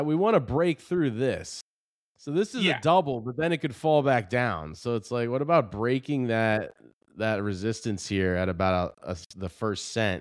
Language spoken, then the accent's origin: English; Delaware, United States; Holy Whale thought it was funny that I was from Delaware.